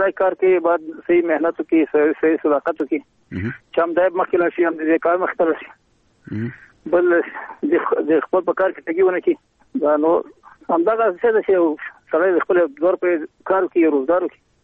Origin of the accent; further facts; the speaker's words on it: Andar, Ghazni, Afghanistan; زه د غزنی ولایت یم، د اندړو د ولسوالۍ ما یادې ګډول د کلی یم.